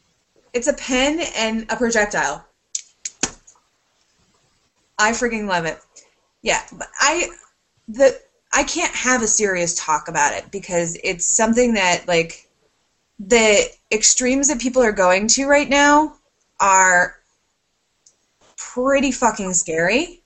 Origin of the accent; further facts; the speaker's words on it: Connecticut, United States; everybody at work knew that I'm from Connecticut.